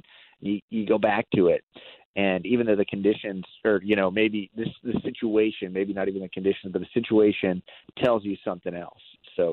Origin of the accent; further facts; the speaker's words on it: Arizona, United States; I'm from Arizona, and in these situations, I'm not fishing Arizona techniques. I'm not doing anything I would have done in Arizona.